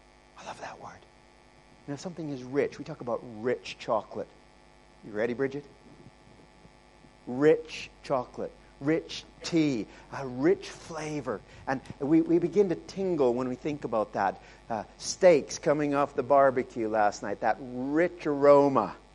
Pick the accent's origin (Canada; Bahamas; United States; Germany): Canada; I'm almost South African. I'm Canadian.